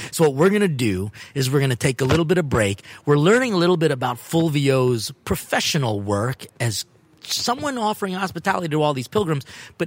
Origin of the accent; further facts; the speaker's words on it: Philippines; And I'm Filipino, so I love me some karaoke.